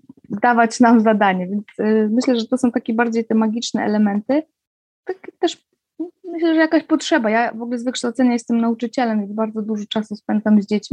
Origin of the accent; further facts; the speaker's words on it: Pomeranian Voivodeship, Poland; pochodzę z Kaszub, całe życie mieszkam na Kaszubach